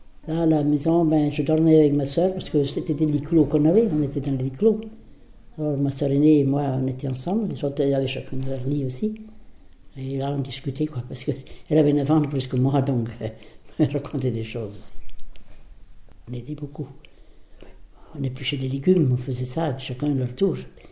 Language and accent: French; Plourin, Brittany, France; j'ai 89 ans, je suis née à Plourin. J'ai 5 enfants, j'habitais à Landunvez. J'habitais à la ferme à Plourin avec mes parents.